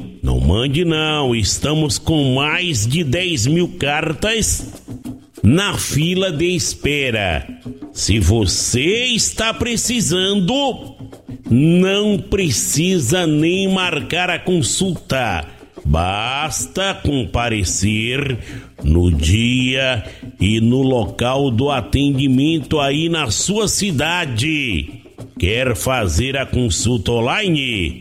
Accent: Codó, Maranhão, Brazil; Apesar de eu não ser uma pessoa, filho aí desta cidade, pois sou de Codó, no estado do Maranhão

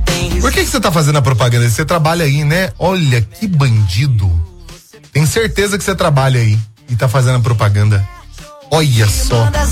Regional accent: Marmelópolis, Minas Gerais, Brazil; aqui em Marmelópolis

